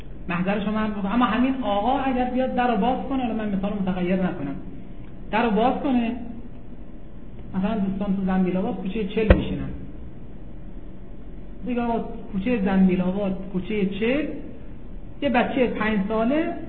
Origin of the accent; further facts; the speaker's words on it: Mashhad, Razavi Khorasan, Iran; مثلا الان خب مثلا ما اهل مشهدیم